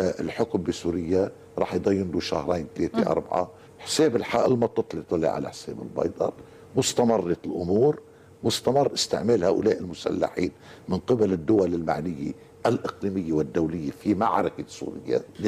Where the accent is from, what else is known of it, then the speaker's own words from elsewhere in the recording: Lebanon; طيب أنا كلبناني عندي سبق ومريت بتجربة الفلسطينيين